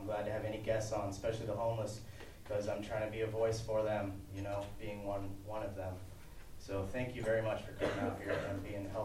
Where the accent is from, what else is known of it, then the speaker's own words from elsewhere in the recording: Arizona, United States; also born or lived in Olympia; I'm not a native of Olympia. I'm actually from Arizona.